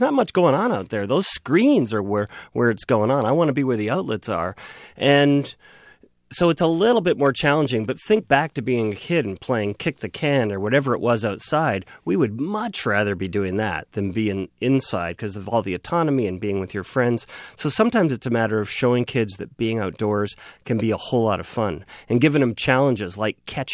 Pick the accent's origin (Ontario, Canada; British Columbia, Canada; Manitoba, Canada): British Columbia, Canada; Yeah, I grew up in British Columbia and spent a lot of time camping